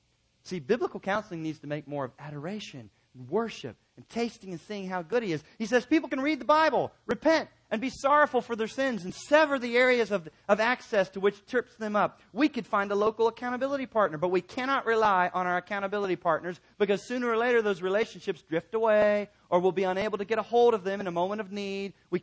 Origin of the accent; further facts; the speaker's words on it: Chattanooga, Tennessee, United States; I grew up going to Daytona Beach. I grew up in Chattanooga, Tennessee, so Daytona Beach was it.